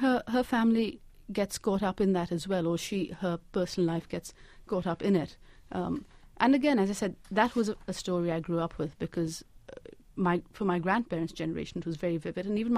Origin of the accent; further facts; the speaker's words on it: Pakistan; as a Pakistani growing up in Pakistan in the 80s